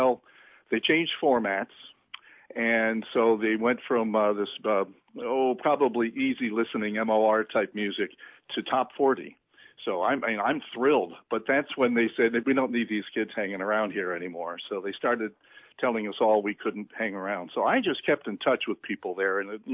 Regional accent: Schenectady, New York, United States; born there; also born or lived in Walden; I was born in Schenectady, so we wound up back in the area in our first home

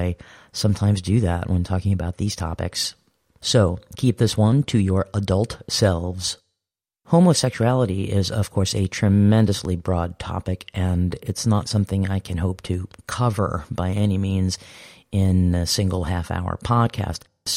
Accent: New York, United States; As a New Yorker, as a performer, I came into contact with very, very many gay friends and watched them suffer.

